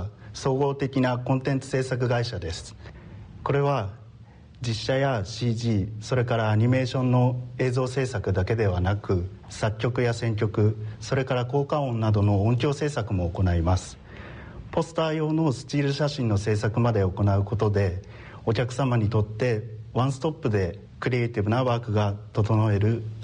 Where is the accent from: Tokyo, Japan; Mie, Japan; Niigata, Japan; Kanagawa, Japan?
Niigata, Japan; Nakanoshima; moved away as an adult; 私は旧南蒲原郡の中之島町の出身でございます。長岡高校卒業後にシナリオライターを目指し、東京に上京しました。